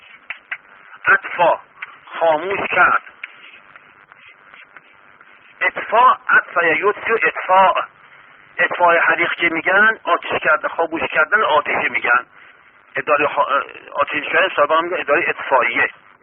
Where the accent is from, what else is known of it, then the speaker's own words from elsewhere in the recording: Iran; فهمید که ما ایرانی هستیم